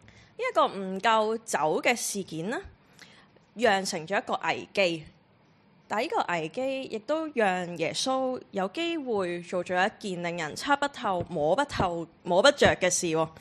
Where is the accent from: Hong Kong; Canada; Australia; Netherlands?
Hong Kong; 我哋香港人嘅婚禮點噶？